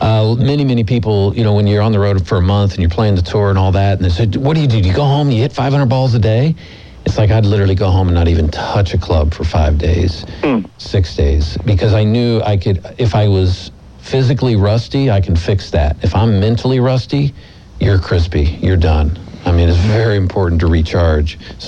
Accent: Florida, United States; I grew up in Florida, and you know, the hurricanes blow down most of the trees.

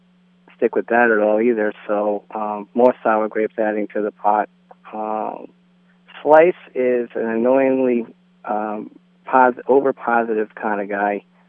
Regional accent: Attleboro, Massachusetts, United States; Well, I'm an Attleboro native. I grew up in Attleboro, and I went to Bishop Feehan High School and some of the other schools, elementary.

